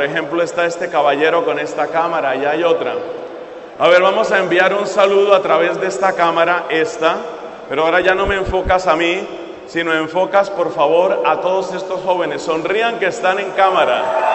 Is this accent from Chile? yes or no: no; Colombia; recibía noticias de muchas personas en varios lugares, especialmente en mi país, en Colombia.